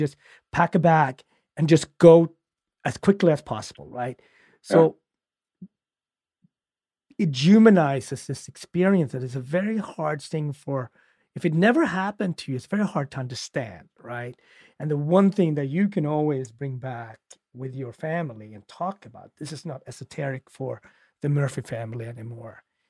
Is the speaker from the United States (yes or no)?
no; Sweden; You know, I grew up in Sweden during the Soviet Union